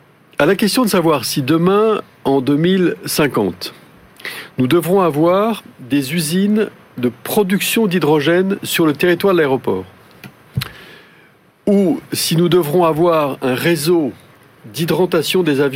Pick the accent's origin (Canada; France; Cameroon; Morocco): France; en tant que Français